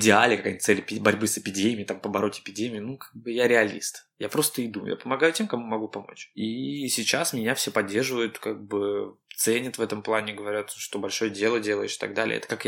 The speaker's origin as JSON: {"language": "Russian", "region": "Moscow", "country": "Russia", "said": "я москвич, это большой бонус в Москве"}